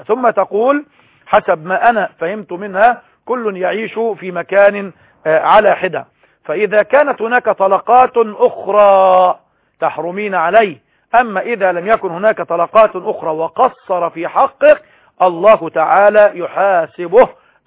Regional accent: Egypt; يصعب علينا كمصريين أن نفهمها

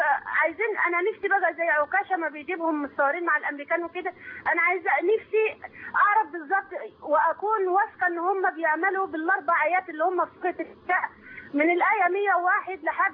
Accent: Egypt; احنا من الريف، يعني احنا من الاغلبيه الصمتة بتاعت الشعب المصري

